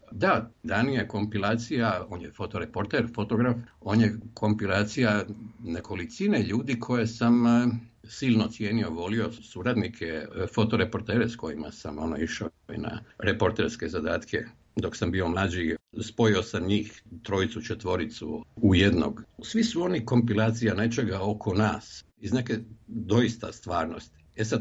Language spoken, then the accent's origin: Croatian; Zagreb, City of Zagreb, Croatia; born or raised there